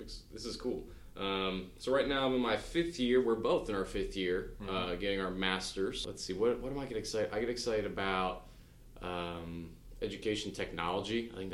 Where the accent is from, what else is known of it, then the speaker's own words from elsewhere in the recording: Baltimore, Maryland, United States; I'm from Baltimore, but I really just live outside of Baltimore.